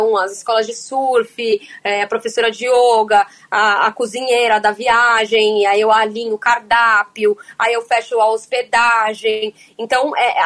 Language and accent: Portuguese; Ubatuba, São Paulo, Brazil; como eu sou, né, de Ubatuba. Praticamente eu sou de Ubatuba, né? Na verdade, eu nasci em São Paulo, com 19 dias eu já tava molhando meus pés em Ubatuba, na Itamambuca.